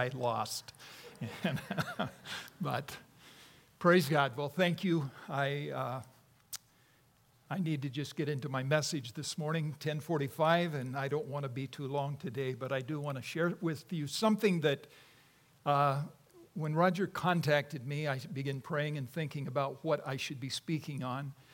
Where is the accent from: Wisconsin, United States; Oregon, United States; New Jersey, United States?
Oregon, United States; Prospect; I was raised in Prospect, and it's not a very large place. Very, very small town. My parents moved there from Enterprise, Oregon in 1951 to help start the church there.